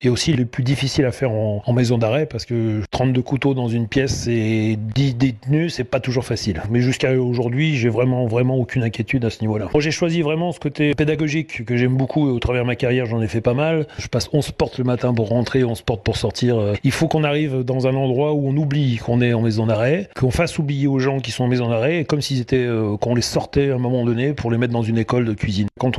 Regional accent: Lyon, Auvergne-Rhône-Alpes, France; je suis originaire de Lyon, donc j'ai la famille qui est maman italienne

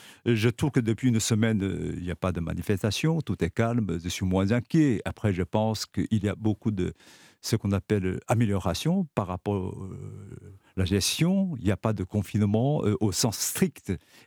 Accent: China; now in France; Je suis surpris comme vous, surtout éloigné de 10 kilomètres, 10 000 kilomètres par rapport à mon pays qui m'éloigne un petit peu. Je ne connais pas cette Chine

